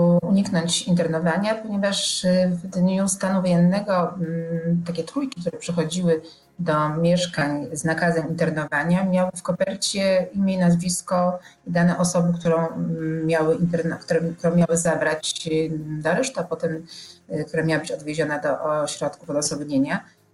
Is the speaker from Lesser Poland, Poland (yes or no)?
yes; Kraków, Lesser Poland, Poland; jestem z Krakowa